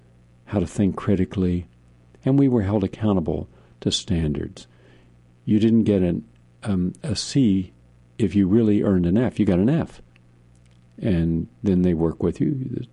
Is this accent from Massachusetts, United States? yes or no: no; West Virginia, United States; down in Appalachia, my home country of West Virginia.